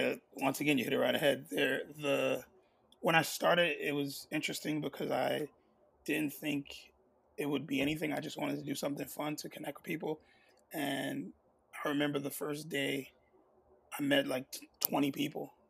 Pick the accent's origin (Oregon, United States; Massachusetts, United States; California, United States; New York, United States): New York, United States; Brooklyn; also born or lived in Staten Island, United States; I'm from Brooklyn, but I went to school in Staten Island.